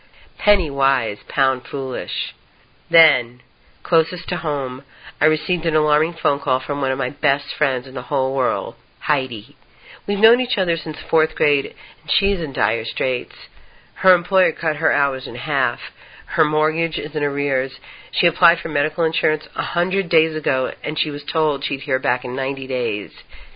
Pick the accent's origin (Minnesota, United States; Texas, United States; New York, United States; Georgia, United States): New York, United States; Like when we were kids growing up on Long Island, she used to eat at my house every night